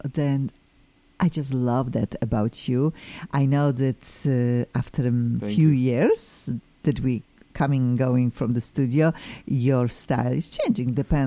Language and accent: English; Poland; now in United States; Oh, I am originally from Poland. I am here almost 25 years.